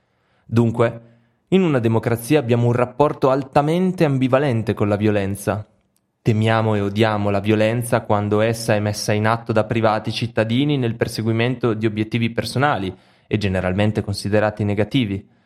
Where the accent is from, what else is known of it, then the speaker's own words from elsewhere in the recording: England, United Kingdom; Sono cresciuto in Inghilterra negli anni 70, quando l'ombra della Seconda Guerra Mondiale aleggiava ancora pesantemente nelle menti delle persone.